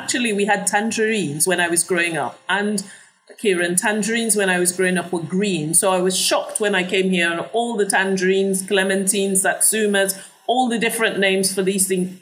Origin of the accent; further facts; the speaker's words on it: Nigeria; I learned to make caramel while I was growing up in Nigeria, from my mother.